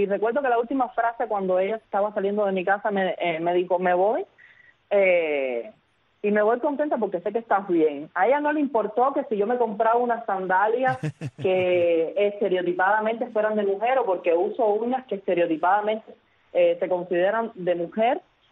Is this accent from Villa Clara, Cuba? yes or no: yes; Sagua la Grande, Villa Clara, Cuba; now in Havana, Cuba; vengo de provincia, lo sabes, soy de Sahuala Grande, aunque radico actualmente en La Habana.